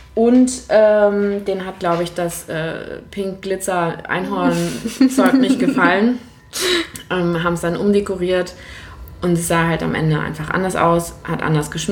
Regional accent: Lübeck, Schleswig-Holstein, Germany; also born or lived in Berlin; Ich habe 9 Jahre in Berlin gelebt, bin jetzt wieder zurück in meiner Heimat Lübeck.

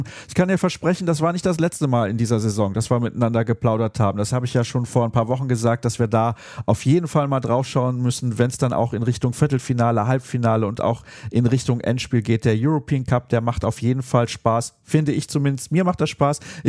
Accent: Solingen, North Rhine-Westphalia, Germany; Das Interview der Woche hat mich heute in meine Heimatstadt nach Solingen geführt

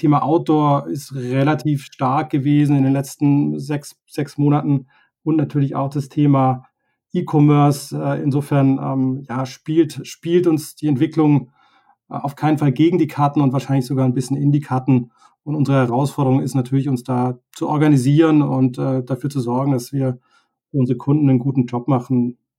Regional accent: Tübingen, Baden-Württemberg, Germany; Man muss dazu sagen, wir kommen beide aus Süddeutschland, aus Tübingen.

